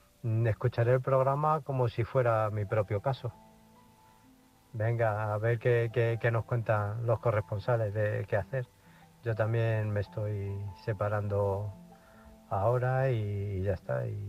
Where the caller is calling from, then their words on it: Illescas, Castilla-La Mancha, Spain; de Illescas.